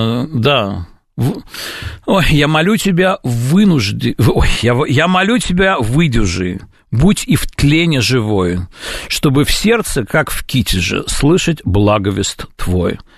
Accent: Israel; Я откровенно говорю, что я из Израиля

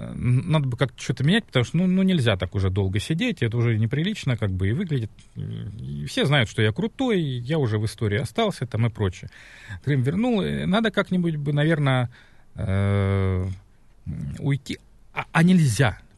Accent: Murmansk Oblast, Russia; born there; Я, между прочим, родился в Мурманской области.

